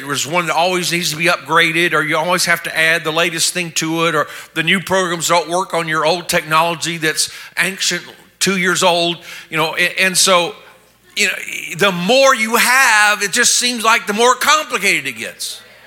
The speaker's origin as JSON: {"language": "English", "country": "South Korea", "tie": "born or raised there", "said": "I grew up in Korea, where my parents were missionaries many years ago."}